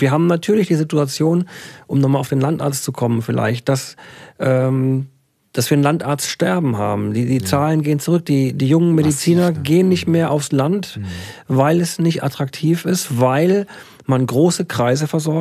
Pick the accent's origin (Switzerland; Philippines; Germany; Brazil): Germany; Bavaria; born there; ich bin ein gebürtiger Bayer.